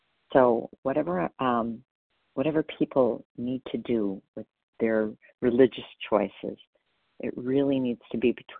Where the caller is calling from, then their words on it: Wisconsin, United States; Oh, sorry, Wisconsin.